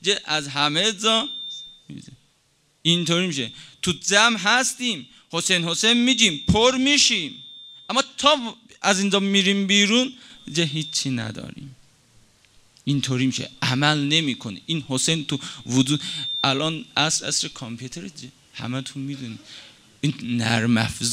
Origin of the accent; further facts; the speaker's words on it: Tabriz, East Azerbaijan, Iran; ما تبریزیام، چون خودم اهل تبریزیم